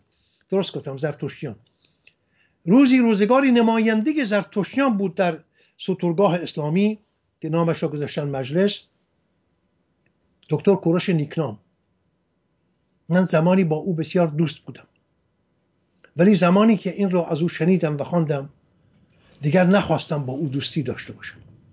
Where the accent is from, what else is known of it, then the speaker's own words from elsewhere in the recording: Hamadan, Iran; خودم در محله کریمیان همدان بزرگ شدم